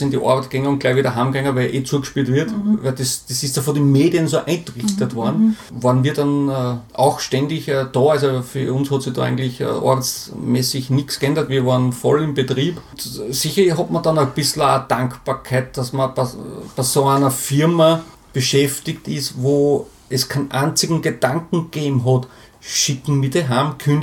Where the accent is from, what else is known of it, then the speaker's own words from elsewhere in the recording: Burgenland, Austria; ich komme aus dem Burgenland und bin normalerweise schon alle 2 Wochen unten bei meinen Eltern